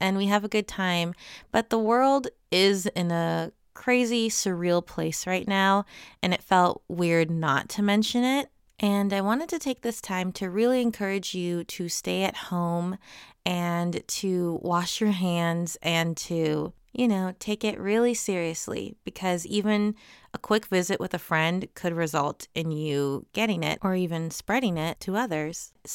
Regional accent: Minneapolis, Minnesota, United States; Minneapolis, Minnesota, which is my hometown

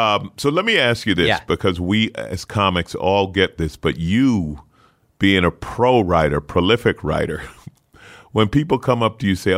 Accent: New York, United States; I grew up in New York.

